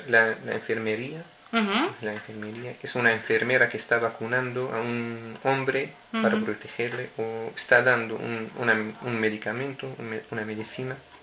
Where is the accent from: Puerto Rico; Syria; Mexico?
Syria; Damascus, Damascus Governorate; Spanish is a second language; now in Spain; Soy sirio, de Damasco, de la capital